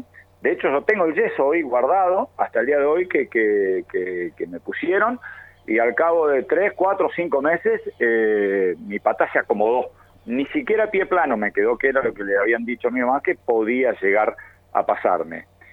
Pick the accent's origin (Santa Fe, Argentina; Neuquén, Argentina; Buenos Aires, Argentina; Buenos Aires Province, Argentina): Santa Fe, Argentina; Elisa; Hoy tiene 3.000 habitantes mi pueblo, que mirá es Elisa. Y antes que la gente malinterprete, porque muchos confunden con Villa Elisa, que es Entre Ríos. Mi pueblo es Elisa, solamente, ¿sí? Y es en Santa Fe, obviamente, ¿no?